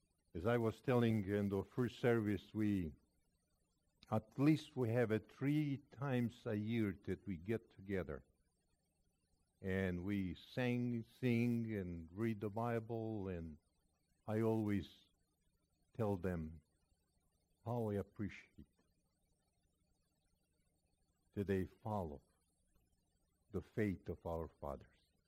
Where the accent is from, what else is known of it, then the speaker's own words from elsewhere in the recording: Argentina; now in United States; I am kind of stranger for you if it's such a deep accent. I came from Argentina 50 years ago. to this great country of ours.